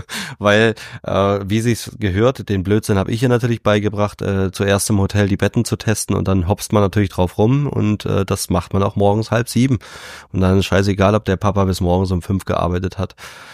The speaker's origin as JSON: {"language": "German", "town": "Dresden", "region": "Saxony", "country": "Germany", "tie": "born or raised there", "said": "Ich war seit Donnerstag bis gestern in Dresden, in meiner alten Heimatstadt."}